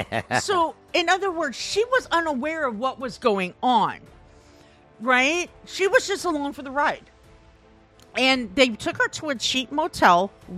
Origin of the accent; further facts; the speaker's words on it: Midwest, United States; Honey, no. I'm from the Midwest.